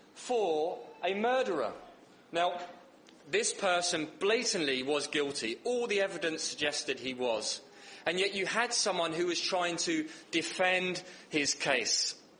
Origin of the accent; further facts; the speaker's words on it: East of England, United Kingdom; accent: Essex; in case you can't tell because of my Essex accent.